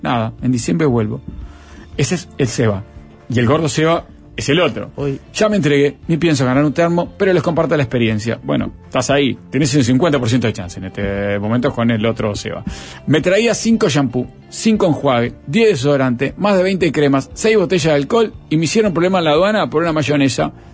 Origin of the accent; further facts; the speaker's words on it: Fray Bentos, Río Negro, Uruguay; Mi adolescencia transcurrió en Fray Bento, siempre fuimos a Gualeguaychú